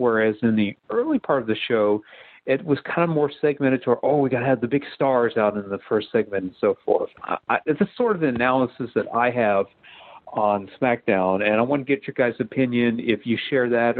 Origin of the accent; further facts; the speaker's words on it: Tennessee, United States; I am from Tennessee, and I am glad that he's going to be inducted into the WWE Hall of Fame.